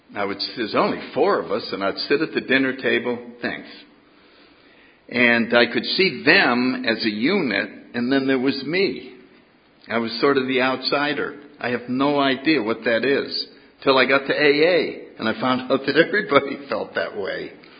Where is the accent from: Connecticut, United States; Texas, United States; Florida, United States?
Connecticut, United States; New Haven; born there; Anyway, I was born in 1931 in New Haven, Connecticut.